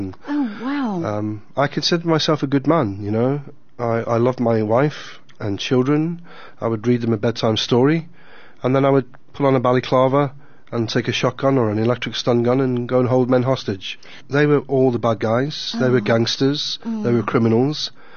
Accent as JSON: {"language": "English", "country": "South Africa", "tie": "born or raised there", "moved": "yes", "lives_now": "United Kingdom", "said": "I was raised in South Africa to be polite, to have respect for your elders, to never swear"}